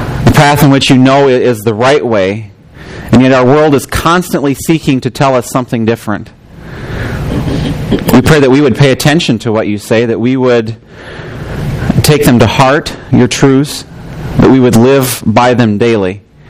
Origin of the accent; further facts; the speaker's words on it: Illinois, United States; Where I grew up in Illinois, we had sporadically spaced all over the countryside trees that...